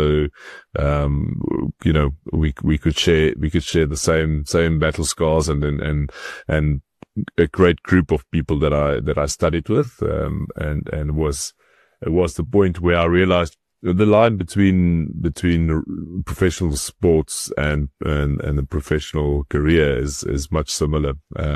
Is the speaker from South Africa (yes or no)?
yes; South Africa; Undergrad, as a South African, it's extremely complicated to get into